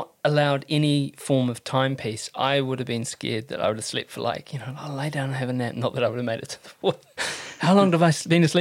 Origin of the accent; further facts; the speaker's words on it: New Zealand; growing up in Aotearoa, we're so lucky.